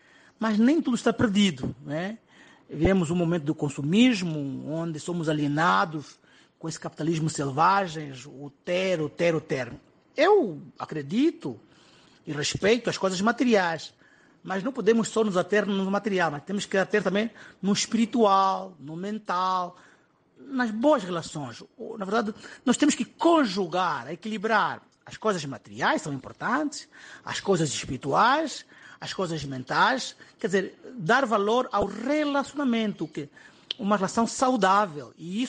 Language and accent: Portuguese; Gabela, Cuanza Sul, Angola; que está na minha terra, na Gabela